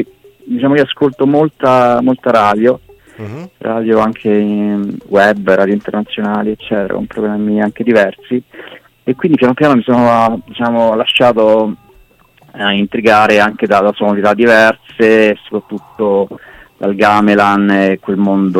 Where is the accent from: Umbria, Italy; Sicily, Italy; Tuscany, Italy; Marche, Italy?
Umbria, Italy; Terni; also born or lived in Viterbo; now in Ravenna, Italy; sono umbro di Terni, vissuto a Viterbo per molti anni, ho avuto anche varie band e poi da circa 15 anni che vivo a Ravenna